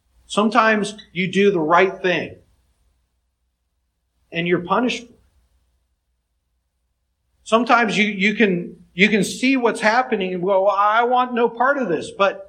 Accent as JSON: {"language": "English", "region": "California", "country": "United States", "tie": "born or raised there", "said": "I grew up west of the Rocky Mountains. I grew up in California, and I had desert-like climate."}